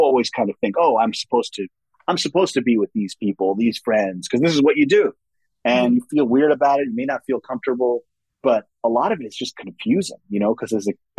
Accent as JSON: {"language": "English", "region": "New York", "country": "United States", "tie": "born or raised there", "said": "For me, luckily, I was growing up in New York. I was around a lot of people who were Jewish."}